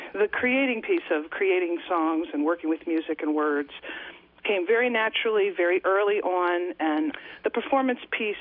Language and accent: English; Katonah, New York, United States; I live in the town that I grew up in, my hometown, Katona, New York.